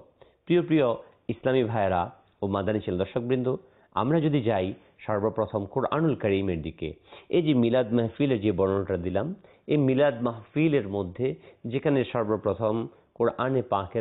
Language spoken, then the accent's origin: Bangla; Bangladesh; যেমন আমি বাংলাদেশি, আমি বাংলা ভাষায় বিভিন্ন কাসিদা পাঠ করি